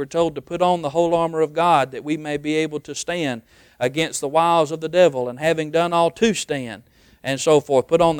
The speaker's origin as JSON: {"language": "English", "town": "Fayette", "region": "Alabama", "country": "United States", "said": "I'm from Fayette. We're about 40 miles north of Tuscaloosa. I was born and raised to bleed crimson as an Alabama fan."}